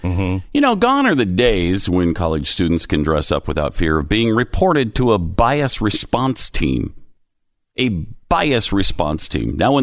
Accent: Ireland; And I can say that because I'm Irish.

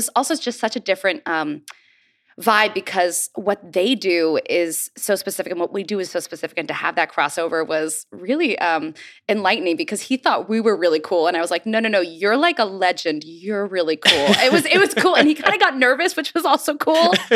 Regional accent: Pittsburgh, Pennsylvania, United States; I grew up in Pittsburgh and like I followed the Pirates

